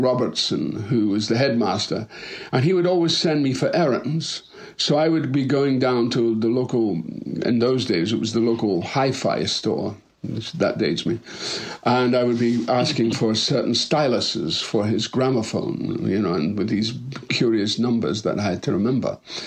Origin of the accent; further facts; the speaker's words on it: Dundee, Scotland, United Kingdom; born there; Well, I was born in Dundee, Scotland in 1946.